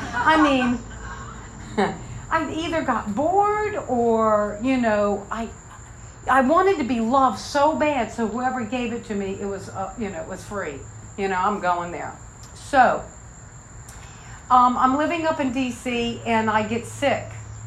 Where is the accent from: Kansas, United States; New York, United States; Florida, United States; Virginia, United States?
Virginia, United States; Norfolk; I'm from Norfolk. I grew up in Norfolk, Virginia. So I moved to Washington, D.C.